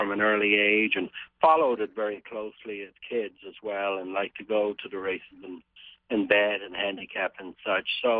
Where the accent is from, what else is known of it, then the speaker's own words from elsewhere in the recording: Ireland; if you're born and raised in Ireland, as I was, on a farm to where we always had a few horses around the place.